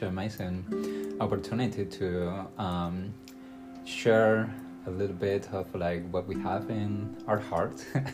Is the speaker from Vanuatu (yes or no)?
no; Las Tunas, Cuba; English is a second language; A small town in the western side of Cuba. Eastern part of Cuba, called Las Tunas. The island is long, and we are really far away of Havana, the capital.